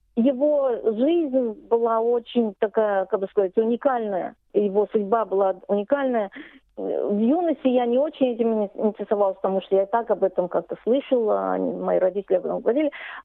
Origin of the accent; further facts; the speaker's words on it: Moscow, Russia; born there; И он поселился в Москве, где встретил мою маму. И, в общем, я родилась в Москве.